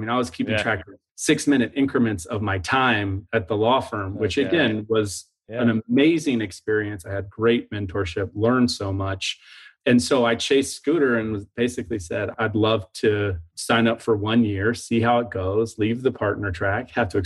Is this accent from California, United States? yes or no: no; Alexandria, Virginia, United States; So I grew up in Alexandria, Virginia. I went to Duke University for college.